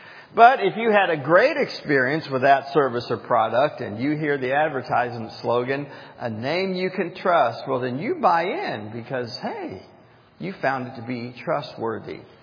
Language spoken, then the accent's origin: English; the South, United States; one of the great things about being a Southerner is we do have these waitresses